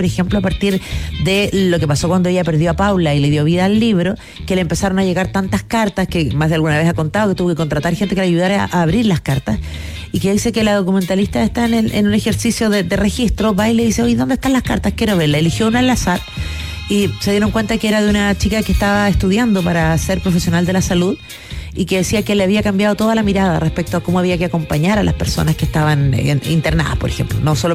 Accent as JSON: {"language": "Spanish", "country": "Chile", "said": "Pero si me preguntan, yo digo que soy chilena inmediatamente."}